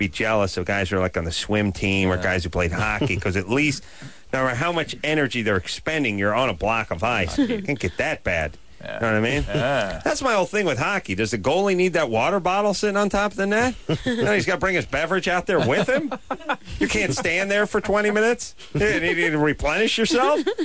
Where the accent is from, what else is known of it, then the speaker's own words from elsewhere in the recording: North Hollywood, California, United States; No, I'm from North Hollywood.